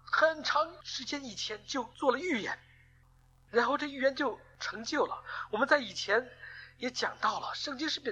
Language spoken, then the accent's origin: Chinese; China; 这个家谱方面呢，以色列人和我们中国人很相像很有共同的点，就是喜欢来记家谱